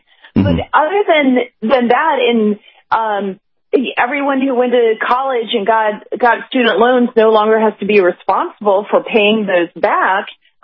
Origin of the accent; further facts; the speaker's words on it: Atlanta, Georgia, United States; I thought, growing up in Atlanta and where Martin Luther King Jr. was from, I thought that's exactly the opposite thing of what he was asking us to do as a society.